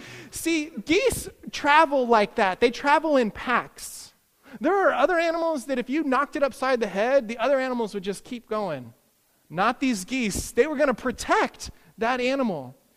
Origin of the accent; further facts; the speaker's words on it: Kansas City, Missouri, United States; I come from Kansas City, and my parents have geese.